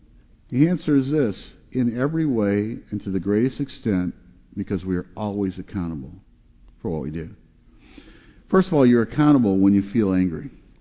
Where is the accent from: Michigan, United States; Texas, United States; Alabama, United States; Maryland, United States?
Michigan, United States; Detroit; I grew up in Detroit. You know, it's the motor city or the murder city, depending on how you want to look at it.